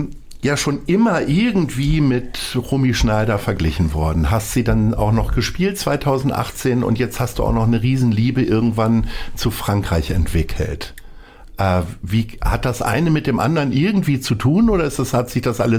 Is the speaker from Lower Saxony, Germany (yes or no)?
yes; Hanover, Lower Saxony, Germany; now in Hamburg, Germany; Ich bin ja auch zugezogen da nur. Ach so, insofern komme ich nach Hannover